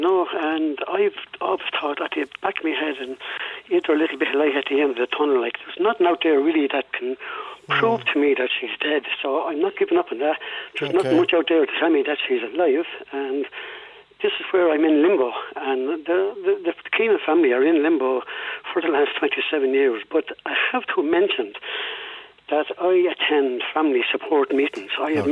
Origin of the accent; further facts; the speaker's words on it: Mountmellick, Leinster, Ireland; now in Waterford, Ireland; Well, I live in Waterford, and we're from County Leash. We're from Mount Melick, County Leash, mm-hmm. originally. And I lived in Waterford most of my life